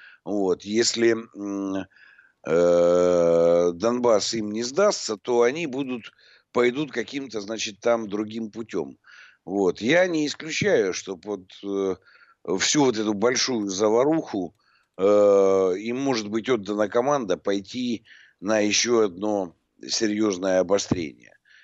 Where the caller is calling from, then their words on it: Omsk Oblast, Russia; вот я, знаете, слушатель из Омской области